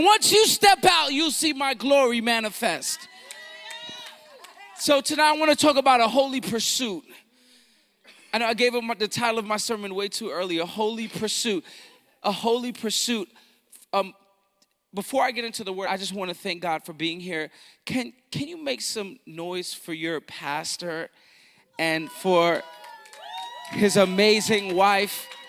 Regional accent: New York, United States; now in Philadelphia, United States; I'm not from Philadelphia, even though I live in Philadelphia. I'm from New York.

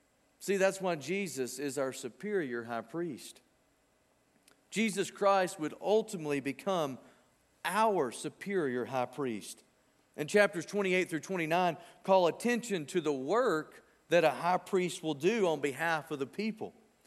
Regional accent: Arkansas, United States; And I was able to spell that right, even though I'm from Arkansas.

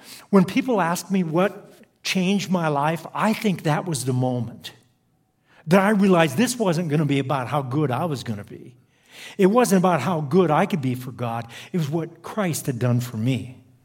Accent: Iowa, United States; moved away as an adult; now in Los Angeles, United States; So I moved from Iowa all the way to Los Angeles.

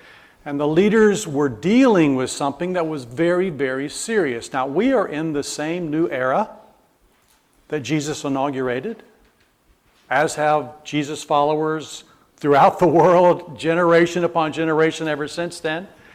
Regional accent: Alabama, United States; accent: Southern; I'm not from around here originally. Some people hear where I'm from and others don't. I grew up in Alabama, used to have a very thick southern accent.

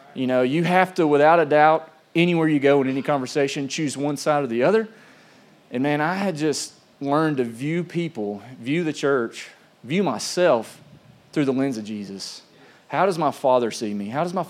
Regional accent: Adairsville, Georgia, United States; moved away as an adult; also born or lived in East Tennessee; I grew up here in Adairsville. I moved away when I was 20 years old to East Tennessee, where we spent, 10 to 12 years. Moved back down here in 2023.

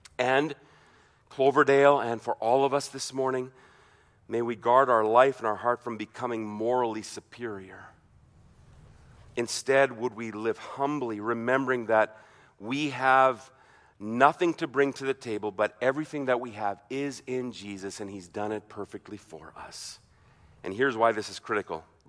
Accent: Germany; When I was growing up in Germany, when we go on furlough probably every four years

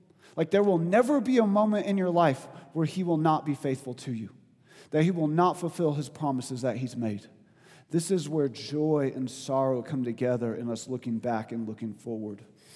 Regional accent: the South, United States; I don't know, I'm from the South, so I got to remember these things, man.

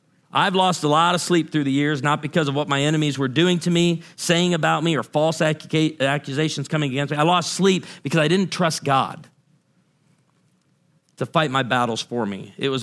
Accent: Oswego, Illinois, United States; I grew up in Oswego, Illinois, and our house was a few miles from a McDonald's, and there was a road called Douglas, and it ran parallel to this big neighborhood called Boulder Hill.

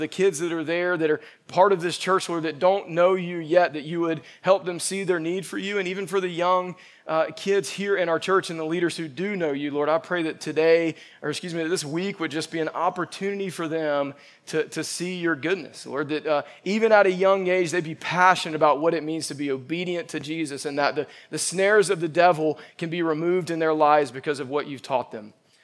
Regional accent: Evans, Georgia, United States; I've spent a little bit of time back in my hometown of Evans, Georgia, over the last few weeks, and I passed by Evans Elementary, which is where I went to elementary school.

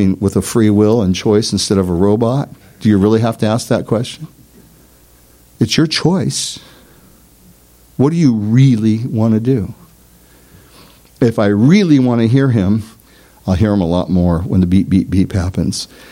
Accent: Nicaragua; we're both from Nicaragua. And that's just how life is down there, right?

